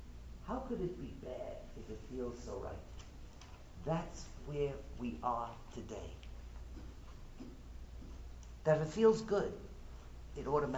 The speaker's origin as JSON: {"language": "English", "town": "Bronx", "region": "New York", "country": "United States", "said": "I'm from the Bronx. So I grew up listening to contemporary music."}